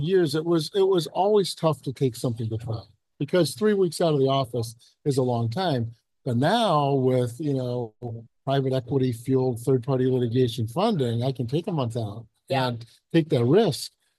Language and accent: English; Florida, United States; I'm from Florida, and obviously bad faith has always been an issue there.